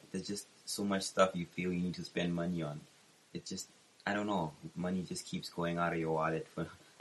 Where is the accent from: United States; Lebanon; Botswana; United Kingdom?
Botswana; from Botswana as well.